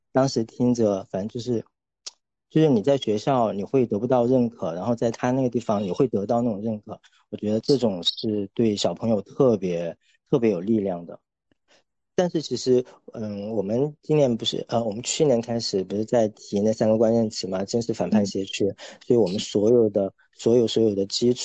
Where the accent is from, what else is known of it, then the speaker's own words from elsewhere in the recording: Chongqing, China; 我从小是出生在重庆边上的一个小县城，那个地方叫鬼城，就是《西游记》或者是《白蛇传》里面都会提到的一个地方，就反正就很多妖魔鬼怪的那种地方。然后，对，然后我从小呢就是在剧团长大的